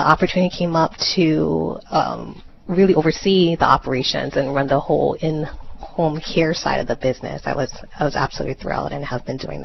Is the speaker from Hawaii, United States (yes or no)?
yes; Hawaii, United States; I am. Okay. I am from Oahu. Yes, I am.